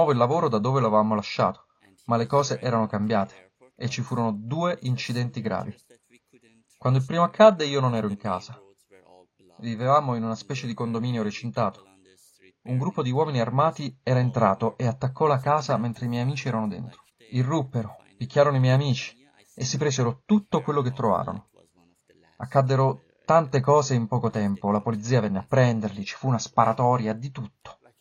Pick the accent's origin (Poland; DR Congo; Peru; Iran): Iran; born there; Italian is a second language; also born or lived in Armenia / Kenya; Ma io ho già vissuto in due paesi diversi dal mio. Ora conoscevo l'Armenia, il Kenya e il mio paese natale, l'Iran.